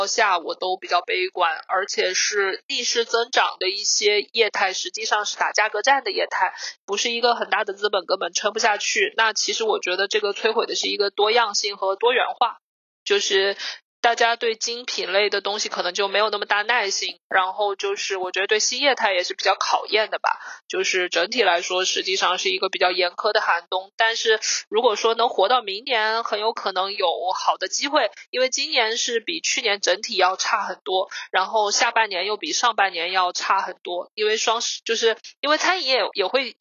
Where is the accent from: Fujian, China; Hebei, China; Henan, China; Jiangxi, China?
Jiangxi, China; Nanchang; now in Beijing, China; 因为我是在江西南昌长大的嘛，我那边真的就是没有什么菜单